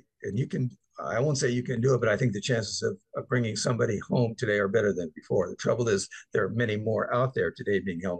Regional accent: United States; I am exceedingly grateful that I live in America, I'm American

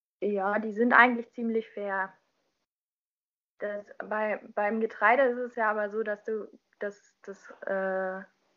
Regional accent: Gagern, Mecklenburg-Vorpommern, Germany; mein Heimatdorf liegt dann quasi zwischen meinem jetzigen Wohnort und meinem zukünftigen Wohnort. Genau in der Mitte.

